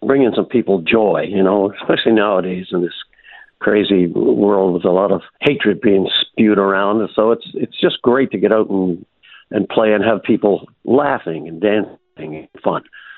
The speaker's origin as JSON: {"language": "English", "region": "Nova Scotia", "country": "Canada", "tie": "born or raised there", "said": "A lot of my songs are based, you know, about growing up in Cape Breton and then traveling other places, right? But, you know, the Cape Breton roots are evident through, especially the early stuff."}